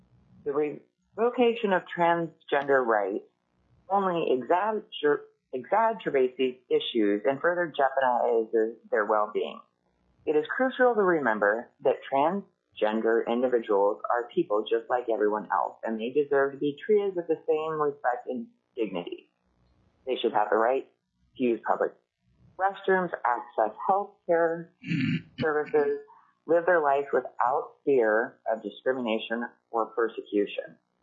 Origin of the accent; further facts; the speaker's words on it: Anchorage, Alaska, United States; I'm representing myself from Anchorage, Alaska.